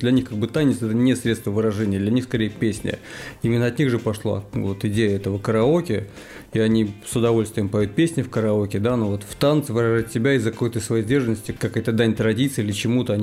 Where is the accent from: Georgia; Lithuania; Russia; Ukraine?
Russia; Saint Petersburg; born there; Да, это я, действительно, урожденный ленинградец